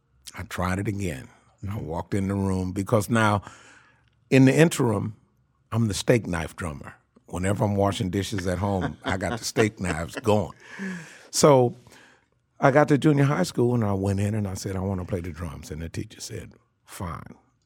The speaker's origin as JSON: {"language": "English", "town": "Shreveport", "region": "Louisiana", "country": "United States", "tie": "born there", "said": "This is a very interesting story. I was born in Shreveport, Louisiana."}